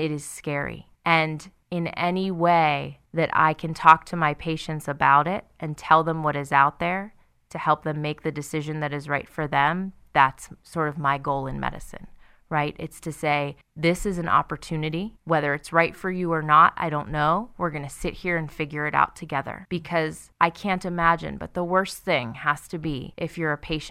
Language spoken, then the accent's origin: English; Blairsville, Pennsylvania, United States; I am. I'm from Blairsville, Pennsylvania, so I grew up there my entire life.